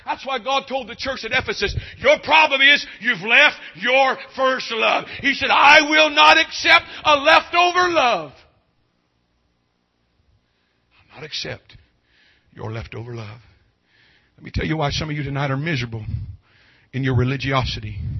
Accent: California, United States; I'm from California. I'm from that tree-hugging wasteland of pagan idolatry.

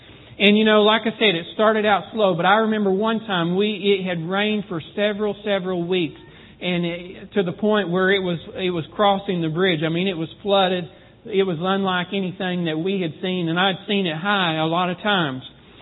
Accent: Texas, United States; I mean, a good Texas rain. I'm from Texas originally.

